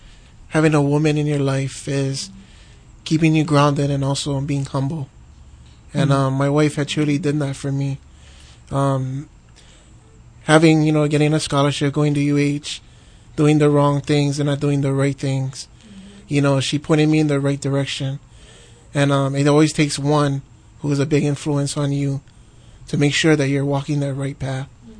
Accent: Aiea, Hawaii, United States; I grew up in Aiea, 1 minute away from the Aiea High School.

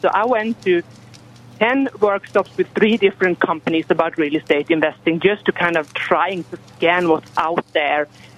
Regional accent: Sweden; English is a second language; moved away as an adult; now in Texas, United States; So I actually I am from Europe, from Sweden, and we arrived in Texas because of my husband's job

